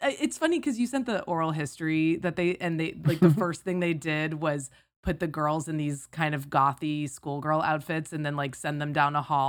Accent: St. Croix, U.S. Virgin Islands; I grew up in the Virgin Islands, and I am doubtful that it came to the movie theater there. Although I did watch like every mid-90s horror movie in the theater on my home island of St. Croix.

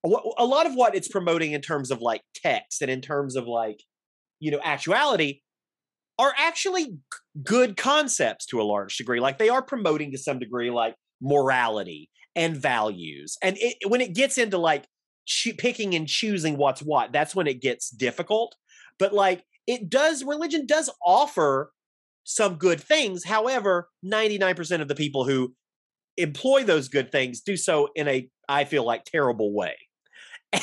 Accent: Alabama, United States; Okay, I'm Alabama.

